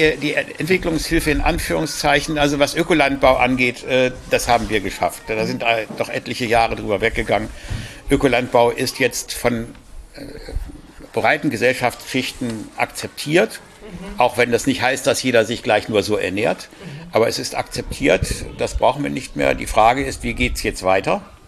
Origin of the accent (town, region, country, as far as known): Bielefeld, North Rhine-Westphalia, Germany